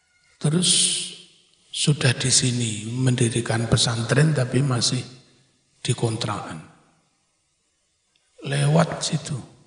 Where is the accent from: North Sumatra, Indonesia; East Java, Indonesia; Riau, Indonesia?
East Java, Indonesia; Dulu kan di desa saya itu enggak jauh dari sungai Berantas.